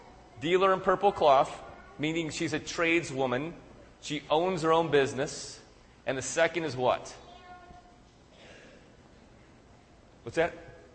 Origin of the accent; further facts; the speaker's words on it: Lynn, Kansas, United States; born there; I was born in Lynn, Kansas.